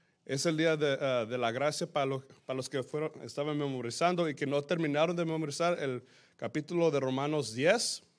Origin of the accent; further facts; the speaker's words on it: Mesquite, Texas, United States; Bien cerca de donde yo crecí, es en Mesquite, Texas.